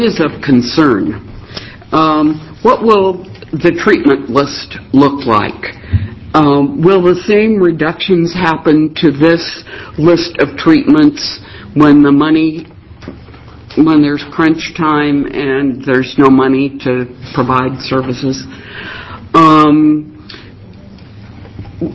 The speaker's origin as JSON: {"language": "English", "town": "Salem", "region": "Oregon", "country": "United States", "said": "Good evening. … from Salem, Oregon."}